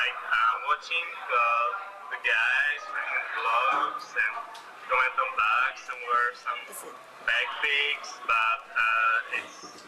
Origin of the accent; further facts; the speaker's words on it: Tigray, Ethiopia; I'm from Tigray.